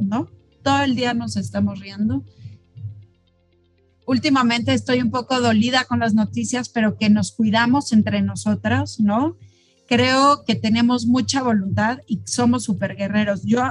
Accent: Mexico; el sistema somos los mexicanos

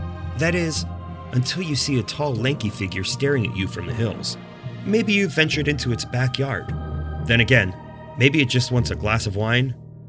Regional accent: Pacific Northwest, United States; writer, voiceover actor, and storyteller. I grew up in the Pacific Northwest, and having traveled and lived around the world, I've come to realize there's no other place like this great land.

